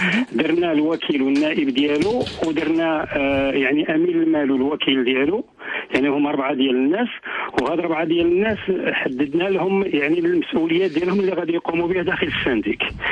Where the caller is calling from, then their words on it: Germany; من المانيا.